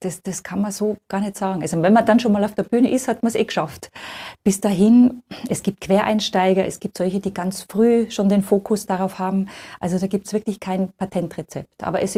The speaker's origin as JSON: {"language": "German", "region": "Tyrol", "country": "Austria", "lives_now": "Vienna, Austria", "said": "also ich bin ja da als Tiroler Landpomeranze sozusagen nach Wien gekommen"}